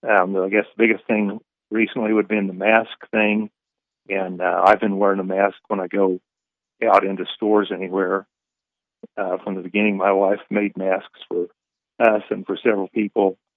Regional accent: Topeka, Kansas, United States; I'm a lifetime Kansas resident. I was born and raised in Topeka, but I came to Manhattan to go to K-State and enjoyed it there, got married, had kids there, lived there for 19 years.

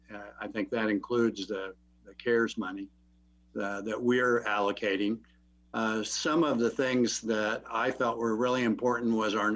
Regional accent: Kansas, United States; now in Manhattan, United States; Well, I grew up in Western Kansas, and I've been in Manhattan over 50 years, came to K-State.

